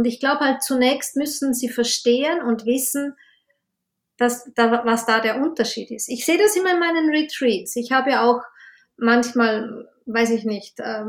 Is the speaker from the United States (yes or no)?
no; Austria; also Mutterschutz oder Karenz heißt es bei uns in Österreich